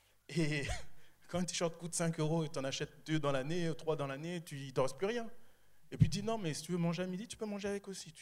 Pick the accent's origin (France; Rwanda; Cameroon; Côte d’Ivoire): Rwanda; comme vous savez, je viens du Rwanda